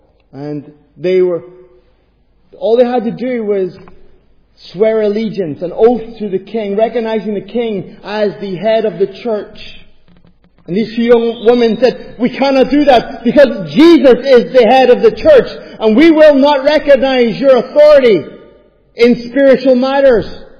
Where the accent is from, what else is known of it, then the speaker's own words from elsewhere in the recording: Ireland; I think it's because I'm Irish, and I tell funny stories.